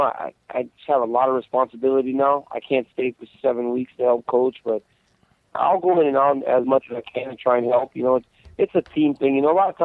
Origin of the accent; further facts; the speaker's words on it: United States; we, you know, we're American, man. We make some pretty inappropriate jokes, and they don't do that in Russia.